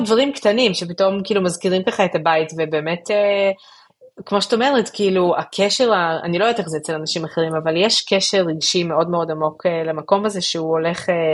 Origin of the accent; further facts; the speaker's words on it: Jerusalem, Jerusalem District, Israel; וירושלים שגדלתי בה ומרגשת אותי.